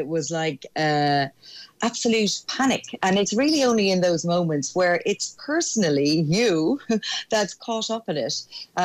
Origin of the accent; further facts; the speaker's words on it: Ireland; us as Irish people